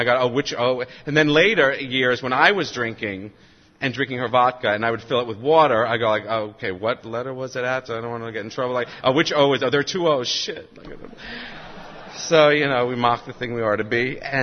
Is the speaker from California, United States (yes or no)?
no; New York, United States; I grew up in New York. I'm the middle of three children. My parents are first generation Russian, Romanian, Jewish immigrant.